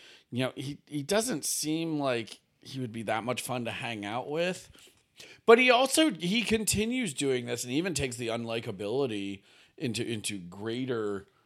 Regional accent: New York, United States; again, being a New Yorker and being a people watcher

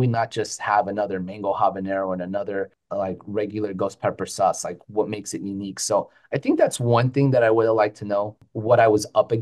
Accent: Florida, United States; We're already here. This is our home. We grew up in Florida. We're native Floridians.

